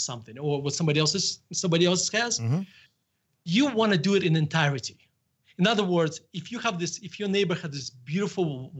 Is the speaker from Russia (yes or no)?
yes; Russia; accent: Russian; English is a second language; This is my beautiful Russian accent.